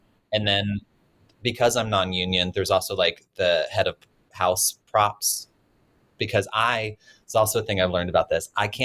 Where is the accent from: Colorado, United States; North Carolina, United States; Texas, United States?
North Carolina, United States; I grew up in North Carolina. We didn't have a budget for an interior designer.